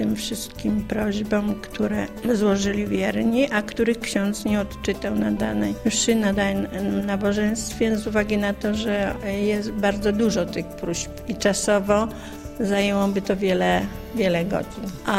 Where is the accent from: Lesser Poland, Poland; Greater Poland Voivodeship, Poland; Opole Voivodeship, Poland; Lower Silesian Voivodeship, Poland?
Opole Voivodeship, Poland; Głębinów; pełnię funkcję sołtysa w Głębinowie, trzecią kadencję. Mieszkam od urodzenia w Głębinowie.